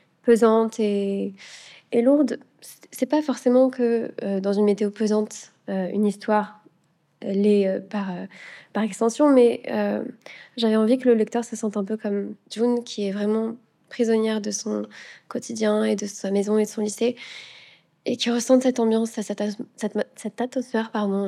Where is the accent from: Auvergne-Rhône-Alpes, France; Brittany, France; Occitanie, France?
Auvergne-Rhône-Alpes, France; J'ai grandi dans... Généralement, je ne dis pas exactement la ville, mais dans la région Auvergne-Rhône-Alpes. Donc oui, il y a des montagnes et beaucoup, beaucoup de végétation.